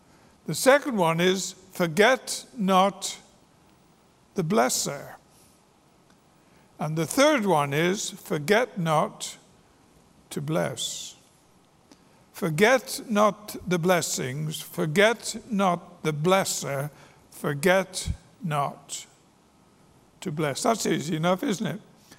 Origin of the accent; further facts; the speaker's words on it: England, United Kingdom; One, I'm English, and I'll leave you to figure out the other one.